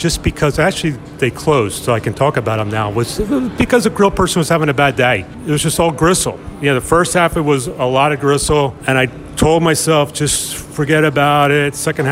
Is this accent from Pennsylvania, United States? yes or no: yes; Pennsylvania, United States; I mean, I grew up in Delco.